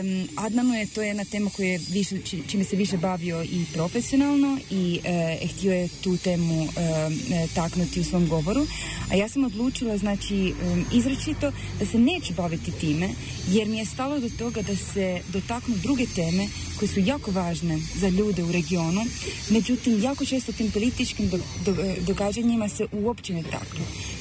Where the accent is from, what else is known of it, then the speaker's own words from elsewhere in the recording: Italy; Croatian is a second language; ja se ispričavam za razinu mog hrvatskog jezika, jer pošto sam ja kao dijete dijaspore odrasla u Italiji, vjerojatno nisu mi svi padeži na mjestu.